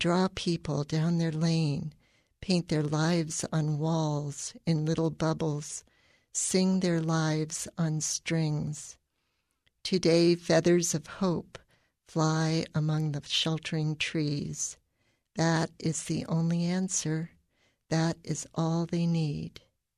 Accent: Dayton, Ohio, United States; I'm a poet from Dayton.

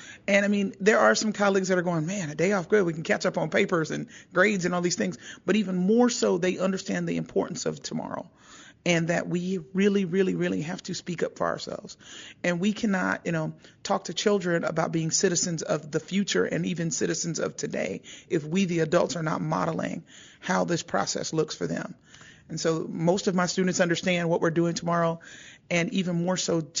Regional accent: United States; This is the beauty of being an American.

